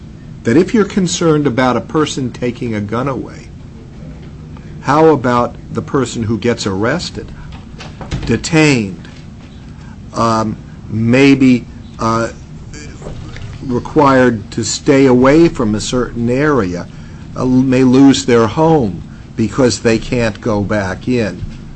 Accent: San Francisco, California, United States; I grew up in San Francisco.

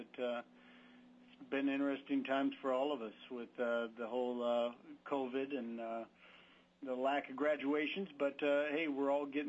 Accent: Kodiak, Alaska, United States; I grew up in Kodiak. I have been fortunate enough to live interior Alaska, southeast Alaska, south central Alaska, and after 24 years, I graduated from Kodiak in 1992, bounced around the state

